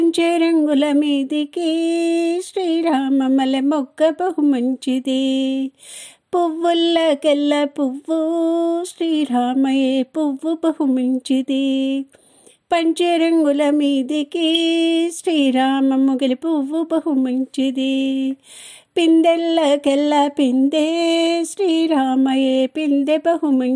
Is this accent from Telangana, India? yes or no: yes; Bhadrachalam, Telangana, India; మా ఊరు భద్రాచలం అండి. మా ఊరు భద్రాచల రాముడు మమ్మల్ని అందరినీ రక్షిస్తున్న